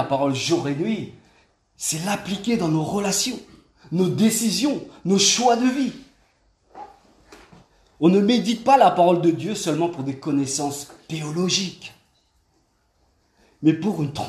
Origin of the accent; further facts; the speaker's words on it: Normandy, France; Vous savez, je viens de Normandie.